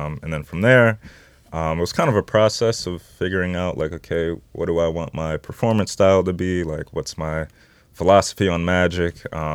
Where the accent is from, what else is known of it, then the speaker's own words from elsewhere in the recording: Detroit, Michigan, United States; Well, my dad's from Alabama, but, you know, we're born and raised in Detroit.